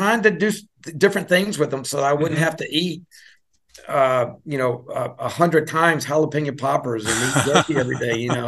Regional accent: Louisiana, United States; Yeah, well, you know, I was raised as a Cajun kid, and I spent a lot of time in the kitchen.

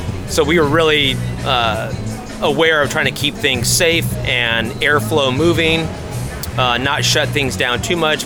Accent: Portland, Oregon, United States; I was born and raised in Portland, and don't hold that against me.

